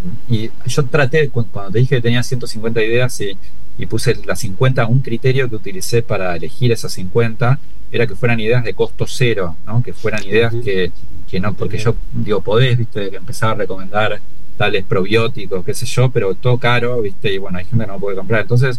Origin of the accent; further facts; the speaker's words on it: Argentina; La Argentina es un país que duerme muy mal, somos muy nocturnos, todo termina muy tarde